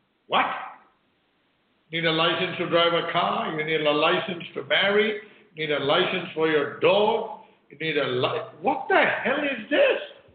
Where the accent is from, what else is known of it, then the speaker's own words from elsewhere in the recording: Singapore; well, I'm from Singapore, and, you know, I went to La La Land, you know.